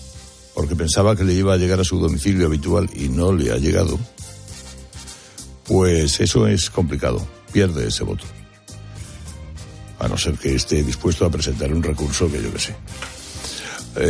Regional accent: Madrid, Community of Madrid, Spain; Yo soy de Madrid, pero voy a estar en los plazos de julio en Villarico, en Almería.

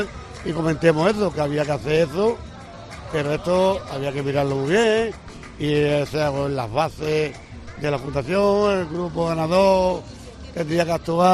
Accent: Málaga, Andalusia, Spain; son clientes del barrio nuestro de San Andrés, que nosotros somos de San Andrés

